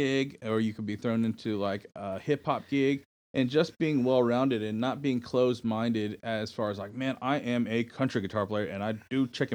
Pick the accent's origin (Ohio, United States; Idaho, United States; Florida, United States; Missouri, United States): Florida, United States; Miami; And I think, like you said, me growing up in Miami and just being like seeing what makes different races and different social economic and different, different people tick per se.